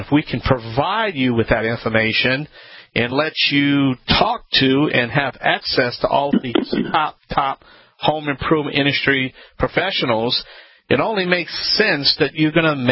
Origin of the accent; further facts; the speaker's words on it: Louisiana, United States; I am the Cajun man from the Bayou Land.